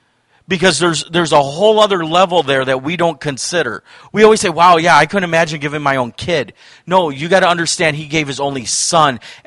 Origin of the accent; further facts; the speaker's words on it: Wisconsin, United States; I'm a pastor from Wisconsin.